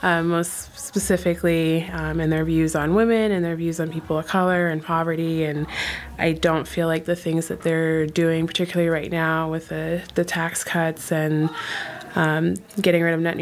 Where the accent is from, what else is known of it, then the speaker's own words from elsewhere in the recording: Arizona, United States; now in Albany, United States; I'm originally from Arizona. I live in Albany right now.